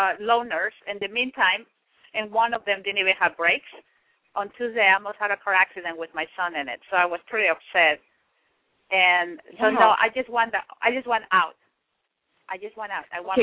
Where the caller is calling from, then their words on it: San Jose, California, United States; I'm calling you from San Jose, California.